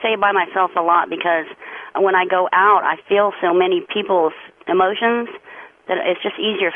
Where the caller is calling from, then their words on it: Silver Springs, Florida, United States; accent: southern; I'm calling from Silver Springs, Florida.